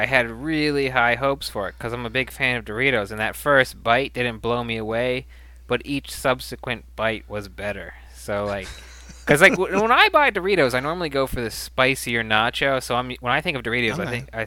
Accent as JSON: {"language": "English", "town": "Hershey", "region": "Pennsylvania", "country": "United States", "said": "But I'm from Hershey, Pennsylvania, so I know all about Reese's Peanut Butter Cups"}